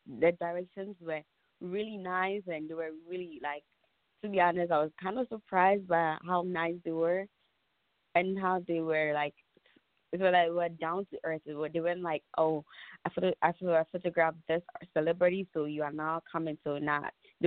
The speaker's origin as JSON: {"language": "English", "country": "Ghana", "tie": "born or raised there", "moved": "as an adult", "lives_now": "United States", "said": "I was originally I'm from Ghana, born and raised. I just moved to the state like 2 years ago. And I'm in college doing business."}